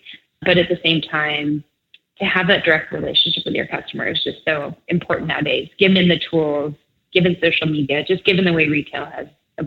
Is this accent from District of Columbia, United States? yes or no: no; Texas, United States; I grew up in Texas.